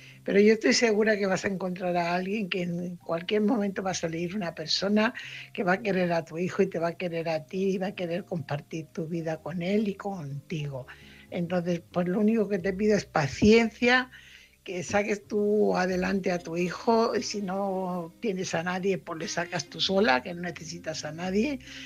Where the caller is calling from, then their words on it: Fuenlabrada, Community of Madrid, Spain; corresponsal de Fuenlabrada.